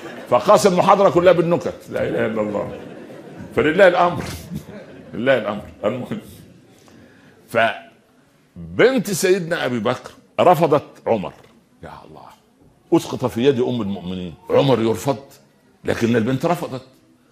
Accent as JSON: {"language": "Arabic", "country": "Egypt", "said": "في مثل عندنا في مصر جميل يقول انا غنية واحب الهدية"}